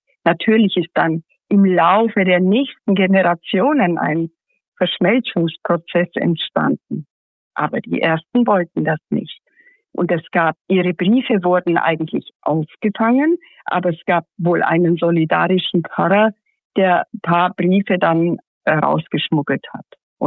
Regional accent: Timișoara, Timiș County, Romania; Also Temes war, meine Heimatstadt, war schon immer ein Schmelztiegel. Man hat zu Hause vielleicht einen Dialekt gesprochen, in der Straßenbahn Josefstädtlerisch und dann Hochdeutsch in der Schule.

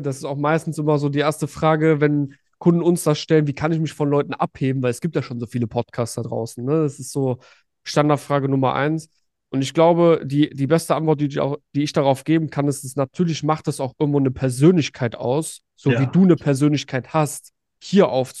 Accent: Düsseldorf, North Rhine-Westphalia, Germany; born there; 27 Jahre, geboren in Düsseldorf.

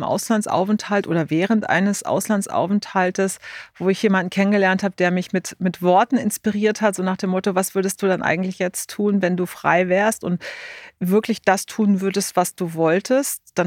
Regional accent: Baden-Württemberg, Germany; also born or lived in Trier / United States / Düsseldorf; now in Berlin, Germany; Nein, also geboren in Trier, aufgewachsen dann in Baden-Württemberg in der Nähe von Stuttgart. Dann auch eine Weile in den USA gelebt, dann auch mal in Düsseldorf gelebt und jetzt seit 23 Jahren in Berlin.

